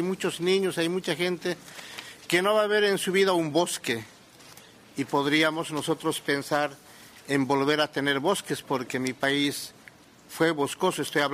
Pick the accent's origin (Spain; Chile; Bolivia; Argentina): Bolivia; La tala de árboles fue muy temprano en mi país, al descubrirse las minas de Potosí allá por los años 1540 hasta el 70